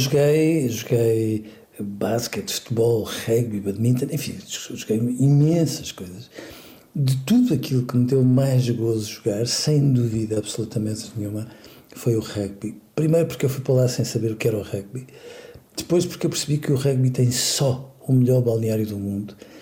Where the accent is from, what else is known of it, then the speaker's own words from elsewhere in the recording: Leiria, Portugal; Veja, eu cresci em Leiria, que é uma cidade que entretanto deu um pulo e que se desempoeirou, mas que era uma cidade muito pequenina mesmo.